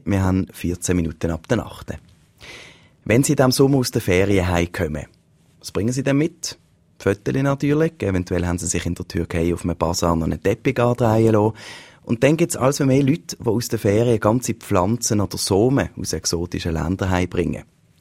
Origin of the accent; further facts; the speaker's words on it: Switzerland; Das ist etwas, was bei uns in der Schweiz sehr viel günstiger ist.